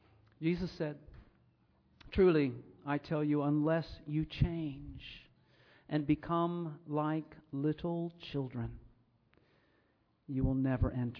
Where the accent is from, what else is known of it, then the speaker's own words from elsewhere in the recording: United States; accent: American; I know my American accent throws those R's into real confusion.